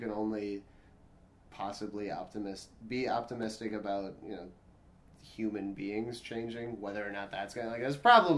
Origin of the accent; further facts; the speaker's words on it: St. Paul, Minnesota, United States; I grew up in St. Paul, and they had the Republican National Convention there in 2008.